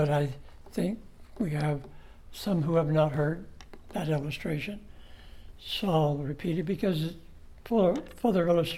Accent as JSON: {"language": "English", "town": "Rocky Mount", "region": "North Carolina", "country": "United States", "said": "well, I'm from Rocky Mount and I want to invite you to come to our Bible study this evening."}